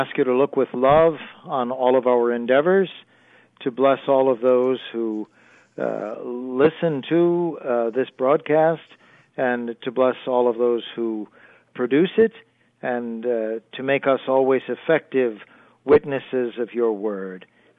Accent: Cleveland Heights, Ohio, United States; I grew up in Cleveland Heights, went to St. Anne's School for 9 years, and then went to St. Ignatius High School.

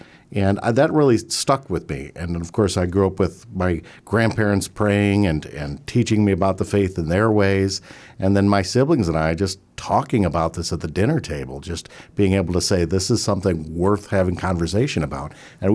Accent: Westlake, Ohio, United States; I'm originally from Westlake area. My home parish was in Avon, Holy Trinity.

